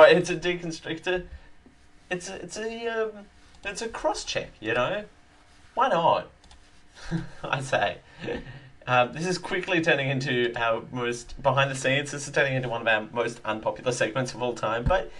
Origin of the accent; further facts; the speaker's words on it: Canada; sorry, I'm Canadian.